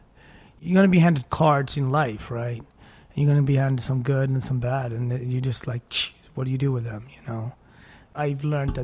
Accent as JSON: {"language": "English", "country": "Sweden", "tie": "born or raised there", "said": "You know, I loved growing up in Sweden. I loved it."}